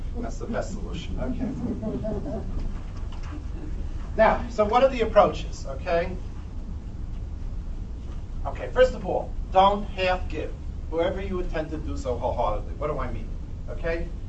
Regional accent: New York, United States; I'm a New Yorker, so it's not a stop in the subway.

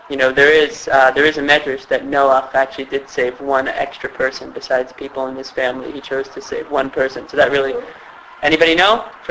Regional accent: Teaneck, New Jersey, United States; I'm from Teaneck. So is that a Teaneck reference? Okay. Perfect. Now I feel at home.

